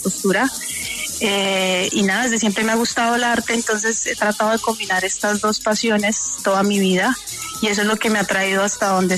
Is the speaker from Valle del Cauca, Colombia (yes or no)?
no; Tunja, Boyacá, Colombia; yo me crié en Tunja, para empezar, en Boyacá